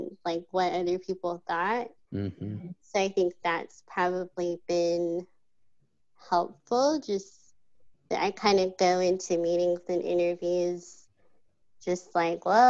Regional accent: Oregon, United States; now in Los Angeles, United States; No, I grew up in Oregon.

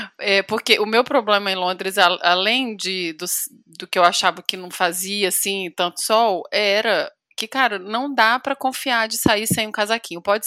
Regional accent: Espírito Santo, Brazil; eu sou capixaba, e lá é um negócio sério. Tem lá no Espírito Santo, tem desfiadeiras de siri.

